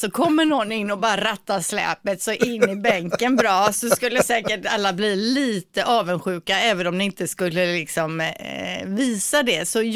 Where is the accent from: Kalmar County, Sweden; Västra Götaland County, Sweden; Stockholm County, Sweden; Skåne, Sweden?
Västra Götaland County, Sweden; Gothenburg; Och som göteborgare liksom, när det regnar snett underifrån